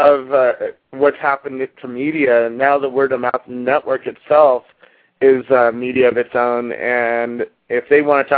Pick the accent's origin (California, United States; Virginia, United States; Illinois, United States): California, United States; growing up in Silicon Valley, I watched the orchards get paved over and converted to technology.